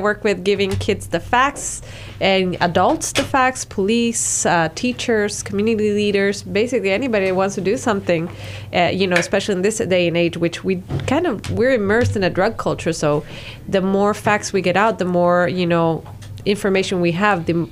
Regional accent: Juarez, Chihuahua, Mexico; I grew up in the border of El Paso, Texas. And I grew up in the Mexican side, Juarez.

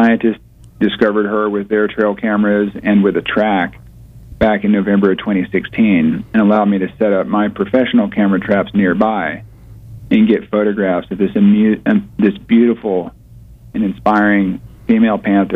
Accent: Clearwater, Florida, United States; I'm across the bay in Tampa. You're in my native land. I grew up in Clearwater.

